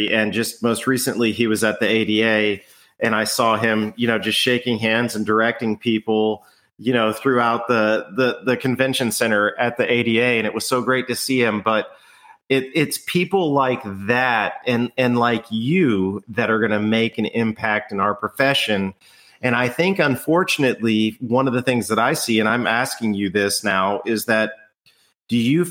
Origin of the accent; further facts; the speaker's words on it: Texas, United States; I say it because we're both from Texas